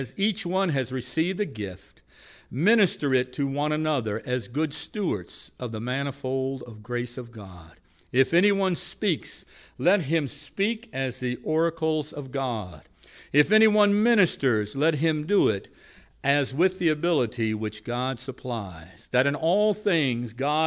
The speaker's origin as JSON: {"language": "English", "town": "Franconia", "region": "Virginia", "country": "United States", "tie": "born or raised there", "said": "I grew up here in the Franconia area, I know, a lot of years ago."}